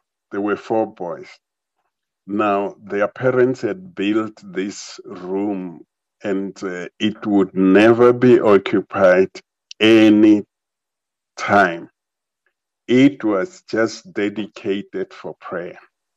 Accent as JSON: {"language": "English", "town": "Tzaneen", "region": "Limpopo", "country": "South Africa", "tie": "born or raised there", "said": "I grew up in Tzanin, and everybody around my father and where we were going, every father was going to Johannesburg"}